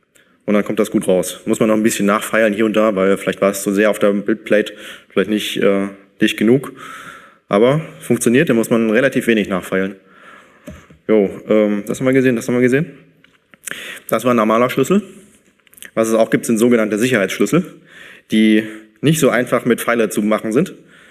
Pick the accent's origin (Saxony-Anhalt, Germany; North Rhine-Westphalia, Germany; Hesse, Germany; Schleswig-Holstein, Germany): North Rhine-Westphalia, Germany; Aachen; Ich komme aus Aachen.